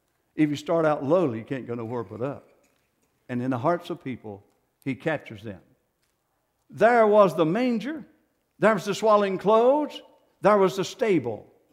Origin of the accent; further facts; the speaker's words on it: the South, United States; I know I'm from the South, and wherever I go, they know I'm from the South, but I'm proud of it, amen?